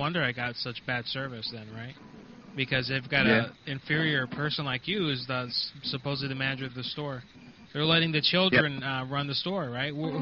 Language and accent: English; United States; I'm from the United States. I'm calling you from Chicago, Illinois right now.